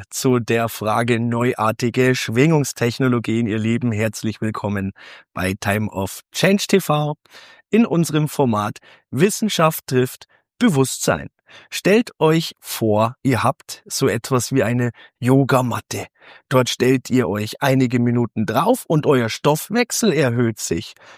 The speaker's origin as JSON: {"language": "German", "region": "Bavaria", "country": "Germany", "said": "bei uns in Bayern"}